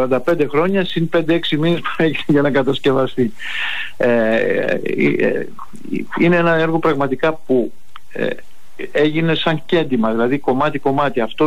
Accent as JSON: {"language": "Greek", "town": "Thessaloniki", "region": "Central Macedonia", "country": "Greece", "said": "το ότι είμαι Θεσσαλονικιός, είναι ακόμη μεγαλύτερη."}